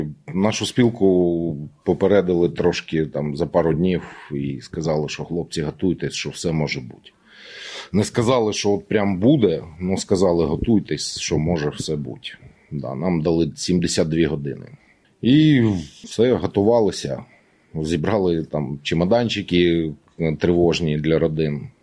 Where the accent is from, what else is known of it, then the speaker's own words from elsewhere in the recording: Dnipro, Dnipropetrovsk Oblast, Ukraine; Родом я з Дніпра, жив все життя в Дніпрі